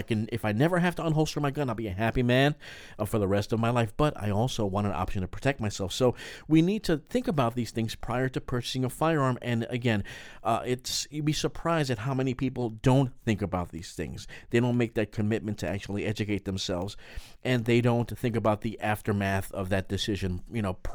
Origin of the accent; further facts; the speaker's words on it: New York, United States; If you're from New York, like we're both from New York, we never see a gun.